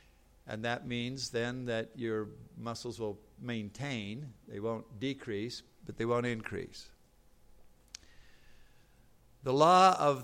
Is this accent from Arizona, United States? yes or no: yes; Tucson, Arizona, United States; Outside of Tucson, Arizona, I'm from Arizona, by the way.